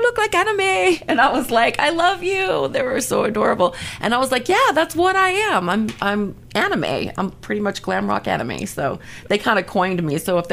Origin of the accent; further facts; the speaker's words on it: Albany, Georgia, United States; I grew up in Albany, Georgia.